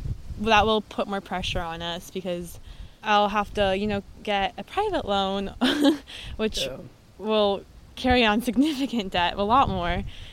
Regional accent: United States; And the thing is, like, I'm American. Like, it's a huge part of my identity. And I feel like an American kid with a Mexican heritage. Like, I really do feel like I was raised here and my future and my life is here.

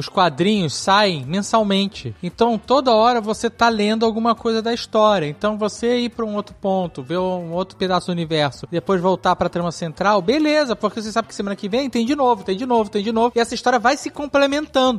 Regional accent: São Lourenço, Minas Gerais, Brazil; tenho 26 anos, sou de São Lourenço.

